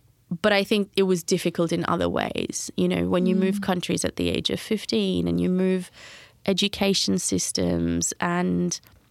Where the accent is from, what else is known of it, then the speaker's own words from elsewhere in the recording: India; born there; So I was born in India and I lost my dad